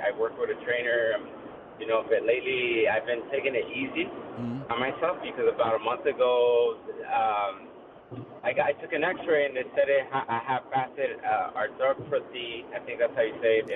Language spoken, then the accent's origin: English; Los Angeles, California, United States; growing up in Southeast LA, I just saw a lot of people with problems